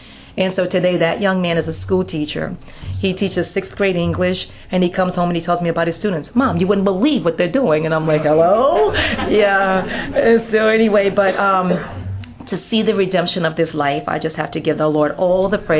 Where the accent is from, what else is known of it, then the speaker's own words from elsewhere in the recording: New Orleans, Louisiana, United States; also born or lived in New York; I lived in New York for 15 years. I grew up in New Orleans and grew up a Catholic and became born again in New York, an unlikely place.